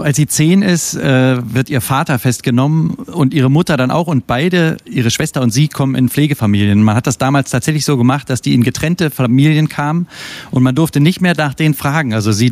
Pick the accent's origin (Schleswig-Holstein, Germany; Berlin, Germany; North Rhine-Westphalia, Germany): Berlin, Germany; Ich bin ja hier in Berlin mit der Mauer aufgewachsen, auf der Ostseite.